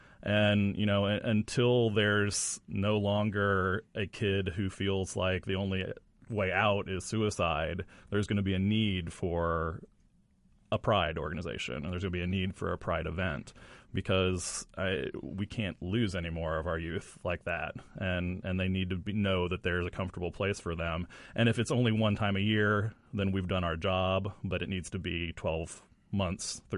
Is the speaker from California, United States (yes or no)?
no; Logansport, Indiana, United States; I'm from Logansport, and I went to Lewis Cass High School, a small high school, and I went back for my 25th reunion this past year